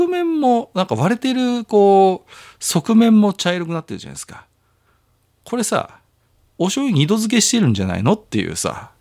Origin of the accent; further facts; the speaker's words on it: Iwate, Japan; もともとね岩手の出身ですから南部せんべいっていうのもありますけれども